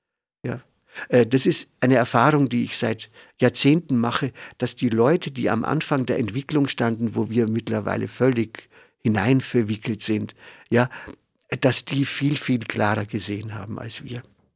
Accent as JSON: {"language": "German", "country": "Austria", "said": "Bei uns in Österreich fängt man wohl auch schon damit an."}